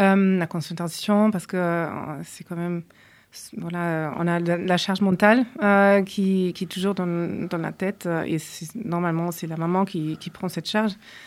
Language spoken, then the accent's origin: French; Germany; French is a second language; now in Die, France; Moi, je suis allemande et donc j'ai des liens avec Berlin. Et depuis que je suis à Die, ça veut dire qu'il y a 8 ans